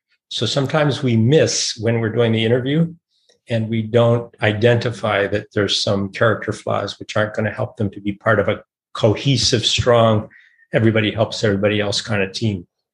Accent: Sudan; born there; So I was born in Sudan, Africa.

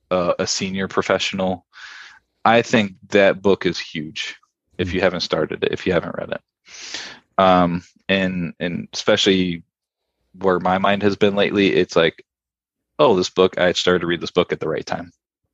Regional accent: Lakeland, Florida, United States; now in New York, United States; I'm from the great city of Lakeland, Florida, and all we drink is sweet tea.

